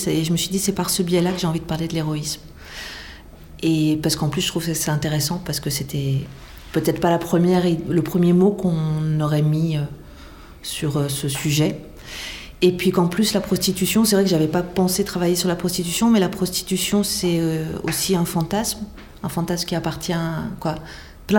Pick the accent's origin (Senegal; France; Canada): France; now in Belgium; moi, je suis française vivant en Belgique.